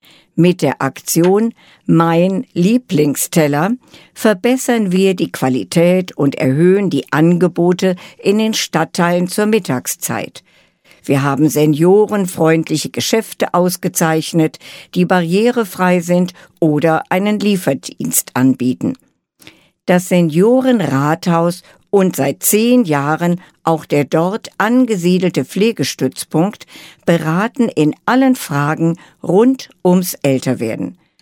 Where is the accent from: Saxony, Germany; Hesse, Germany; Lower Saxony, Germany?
Hesse, Germany; Frankfurt; born there; Als geborene Frankfurterin freue ich mich noch immer